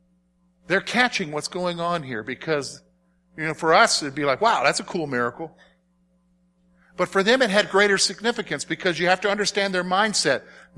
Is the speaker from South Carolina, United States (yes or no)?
yes; South Carolina, United States; And I remember as a boy growing up in South Carolina, my family would take...